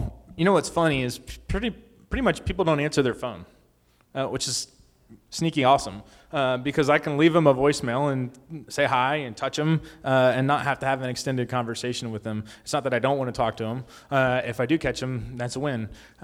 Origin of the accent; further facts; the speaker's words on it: China; So I grew up in China, right?